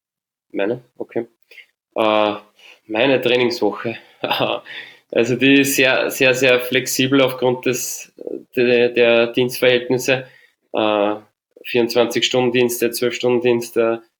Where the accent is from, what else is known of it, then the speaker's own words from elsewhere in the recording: St. Pölten, Lower Austria, Austria; also SKG St. Pölten war das damals, Sport- und Kulturgemeinde St. Pölten. Und da bin ich aufgewachsen. Da kenne ich jeden.